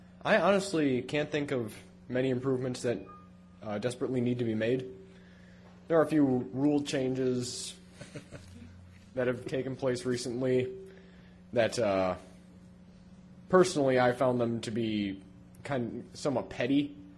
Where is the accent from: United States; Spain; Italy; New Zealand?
United States; Geneva, Illinois; born or raised there; also born or lived in Winfield